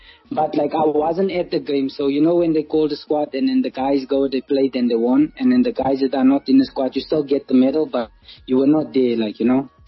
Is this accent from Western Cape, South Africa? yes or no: no; North West, South Africa; because I'm from Northwest and going to Cape Town and start and going to go play for a top academy.